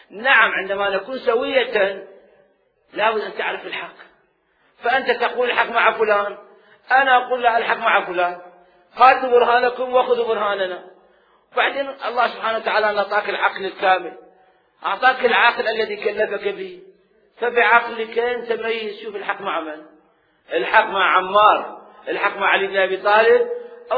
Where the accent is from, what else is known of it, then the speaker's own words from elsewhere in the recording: Iraq; accent: Iraqi; هاي لغة عراقية، أنا أفتخر بها، أنا عراقي وأفتخر بهاي لغتي، هاي لهجة عراقية أتكلم بها